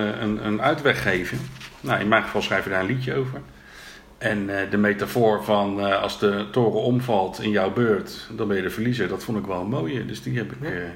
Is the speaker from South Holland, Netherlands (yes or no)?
yes; The Hague, South Holland, Netherlands; ik kom uit Den Haag. Ik ben een echte Haagenees. En ik heb de eerste 18 jaar ook echt in Den Haag gewoond. En toen ben ik... De eerste 19 jaar moet ik zeggen, want ik ben verhuisd binnen Den Haag één keer.